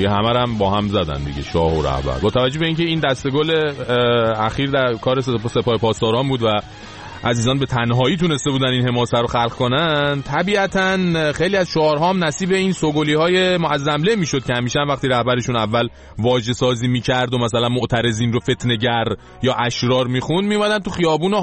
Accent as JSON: {"language": "Persian", "country": "Iran", "said": "اینجا خارجی ها وقتی میفهمن ما ایرانی هستیم"}